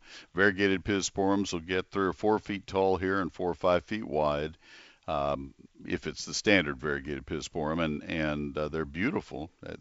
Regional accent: College Station, Texas, United States; I grew up in College Station.

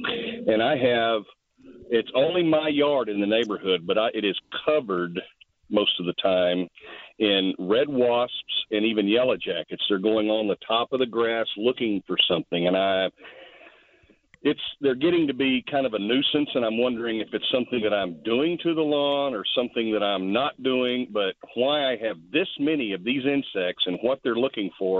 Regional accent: Texas, United States; I'm native Texan.

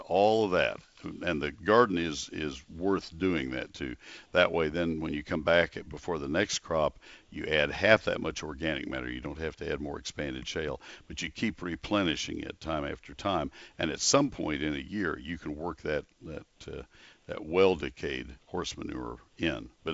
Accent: College Station, Texas, United States; And I'll give you my own experience in Ohio when I transferred from, I grew up in College Station.

